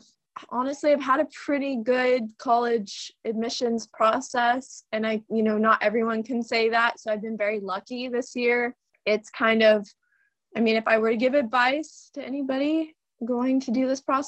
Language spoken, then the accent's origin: English; Davis, California, United States; I grew up in Davis, so I like the smaller college town feel.